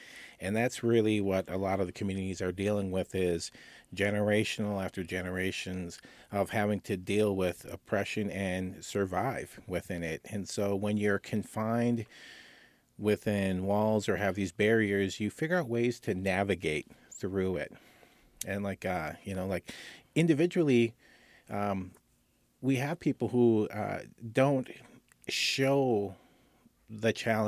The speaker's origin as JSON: {"language": "English", "town": "Minneapolis", "region": "Minnesota", "country": "United States", "tie": "born or raised there", "said": "the tensions between Blacks and Natives growing up in Minneapolis, where I'm from. It was huge."}